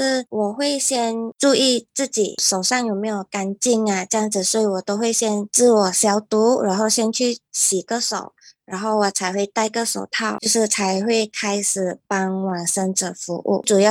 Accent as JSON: {"language": "Chinese", "country": "Malaysia", "said": "我们马来西亚这边大多数医院会帮你缝合好"}